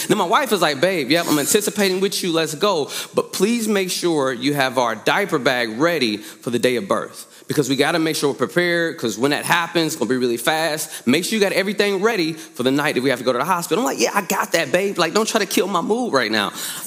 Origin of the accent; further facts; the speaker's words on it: Indianapolis, Indiana, United States; So I'm born and raised in Indianapolis, grew up here.